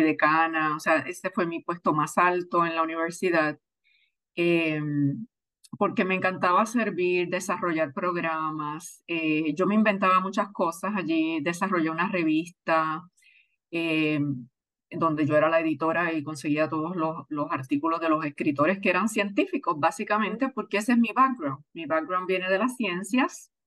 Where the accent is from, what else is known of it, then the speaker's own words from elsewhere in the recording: Barranquitas, Puerto Rico; Yo tengo un vínculo muy particular con la naturaleza desde niña porque soy natural de Barranquitas. Crecí en una finca cafetalera